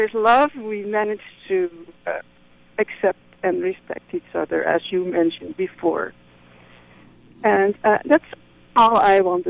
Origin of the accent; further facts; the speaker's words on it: Netherlands; I'm from Holland, and there is a Dutch club.